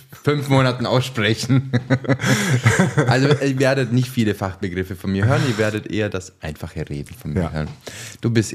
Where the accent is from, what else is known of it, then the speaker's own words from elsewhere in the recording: Germany; born there; ich bin 33 Jahre alt und bin gebürtiger Italiener, bin in Deutschland geboren